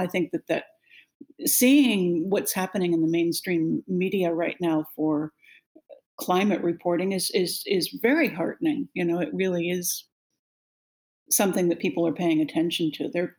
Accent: Pittsburgh, Pennsylvania, United States; also born or lived in New York; No, I grew up in the East Coast. I grew up in Pittsburgh and then lived for a while in New York.

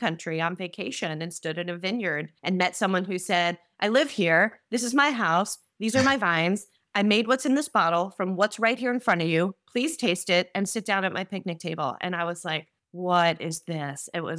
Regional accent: Mattawan, Michigan, United States; I'm from Mattawan.

